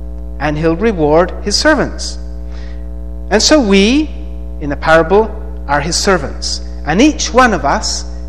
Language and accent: English; Colombia; I was raised in Colombia, so I learned Spanish very easily. I didn't have to go to school to learn it. Well, I went to school, but I just learned it on the street with my friends.